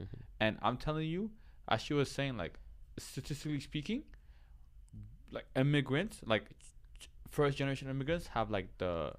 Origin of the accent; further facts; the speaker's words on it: Qatar; I'm from Qatar, bro.